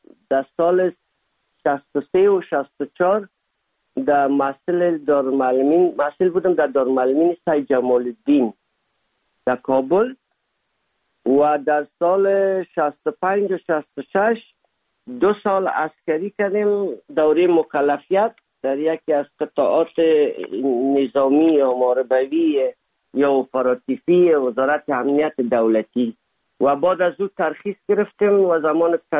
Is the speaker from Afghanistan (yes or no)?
yes; Afghanistan; moved away; سال 1990 از افغانستان اولین سفر آمدیم هندوستان